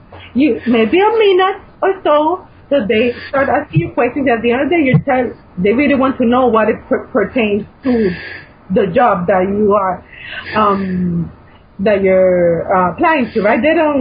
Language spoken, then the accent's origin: English; Puerto Rico; Like, I'm from Puerto Rico, we're still recovering.